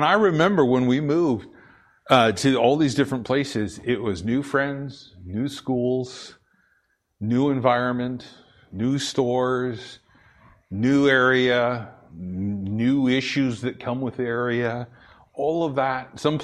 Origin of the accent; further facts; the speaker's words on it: Boise, Idaho, United States; born there; also born or lived in Blackfoot; I was born in Boise, Idaho, but then we moved to, I think it was, what was the name? It was a little podunk town just right, kind of east of Boise.